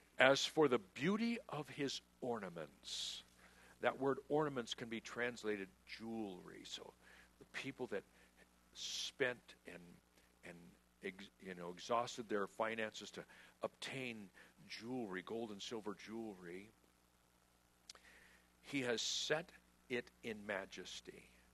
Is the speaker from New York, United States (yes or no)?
no; San Diego, California, United States; cruising down University Avenue where I grew up in North Park